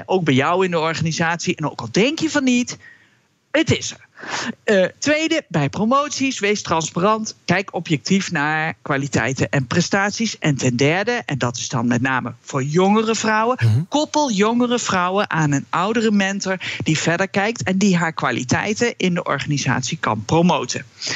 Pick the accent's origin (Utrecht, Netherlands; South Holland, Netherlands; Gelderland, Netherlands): Gelderland, Netherlands; Nijmegen; Ik ben Nijmeegse van origine.